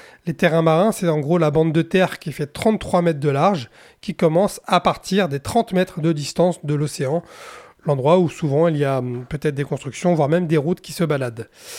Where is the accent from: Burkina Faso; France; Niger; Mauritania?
France; si vous allez faire un tour chez nous en France sur la Côte d'Azur